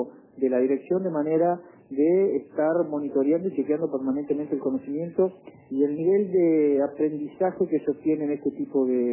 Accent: Canelones, Uruguay; Como buen canario

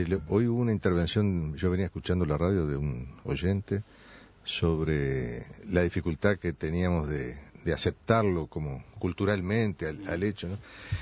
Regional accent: Paysandú, Uruguay; somos los dos de Paysandú y los dos abogados

